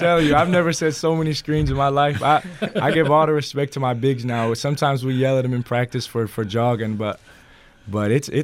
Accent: Indiana, United States; I mean, growing up in Southern Indiana, like I didn't really have a regular job.

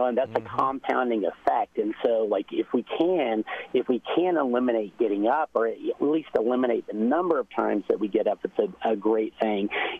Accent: Texas, United States; And in the summer, I grew up in Texas, and we ate a lot of watermelon

